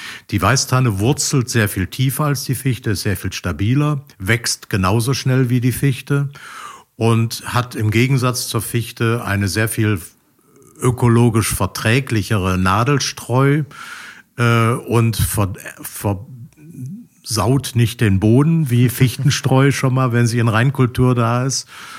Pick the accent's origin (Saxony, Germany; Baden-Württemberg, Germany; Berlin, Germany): Baden-Württemberg, Germany; born there; accent: Baden dialect; Ich komme gebürtig aus dem Schwarzwald. Ich kann auch noch ein wenig Badeschwätzet, wenn ihr wollt.